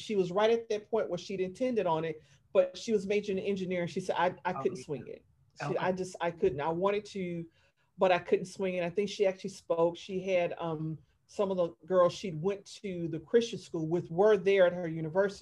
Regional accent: Alabama, United States; Yeah. And when I joined the military, because I said I was from Alabama, people look down upon you as if you're stupid.

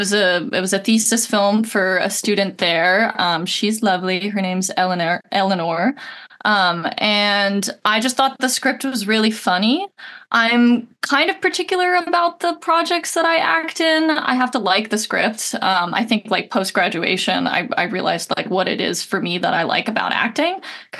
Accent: Pennington, New Jersey, United States; So I'm from a small town in New Jersey called Pennington. But no one really knows where Pennington is.

